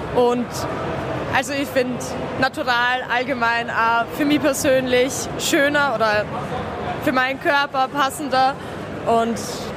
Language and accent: German; Pinkafeld, Burgenland, Austria; ich komme aus dem Burgenland, aus Pinkerfeld … ihr Schwester.